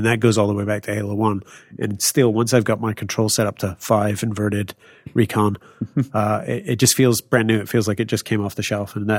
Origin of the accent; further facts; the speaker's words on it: Scotland, United Kingdom; No, I would lift my kilt being a Scotsman.